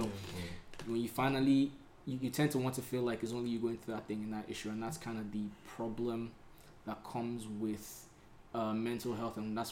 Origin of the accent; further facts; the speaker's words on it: Ogun, Nigeria; moved away as an adult; I moved out of Nigeria when I was 25, man. So I grew up in Nigeria, for the most part in Ogun State.